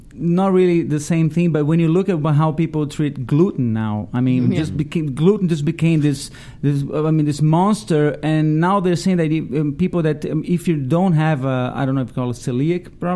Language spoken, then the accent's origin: English; Brazil; I'm a Jew from Brazil.